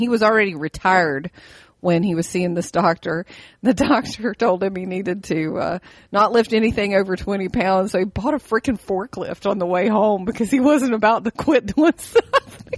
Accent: West Virginia, United States; my home state, West Virginia, was unspecified back injuries.

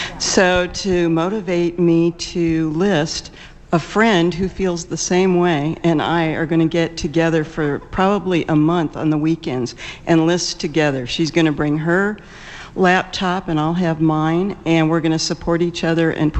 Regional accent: Tucson, Arizona, United States; from Tucson, Arizona, and I consider myself still new to eBay

